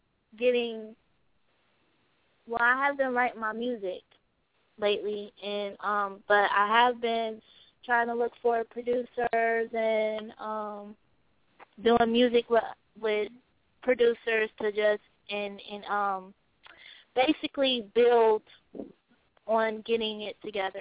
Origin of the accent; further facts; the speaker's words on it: Indianapolis, Indiana, United States; I mean, I'm from Indianapolis, Indiana, but it's kind of hard for me to get where I'm get into studios and have studio time.